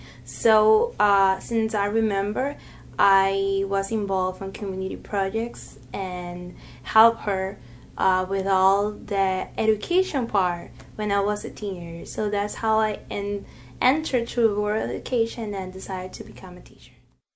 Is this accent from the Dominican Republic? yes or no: yes; Santo Domingo, Distrito Nacional, Dominican Republic; I was born in Santo Domingo, in the beautiful island that the Dominican Republic occupied the half of this island.